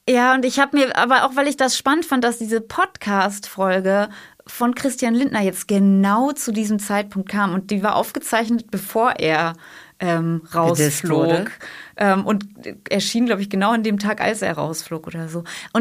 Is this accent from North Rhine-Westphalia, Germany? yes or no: yes; Cologne, North Rhine-Westphalia, Germany; ich komme aus der Stadt Köln